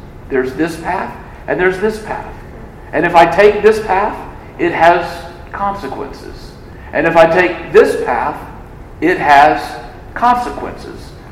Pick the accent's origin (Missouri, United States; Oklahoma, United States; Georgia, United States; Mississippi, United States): Mississippi, United States; I grew up in Mississippi. I did not go to Texas A&M.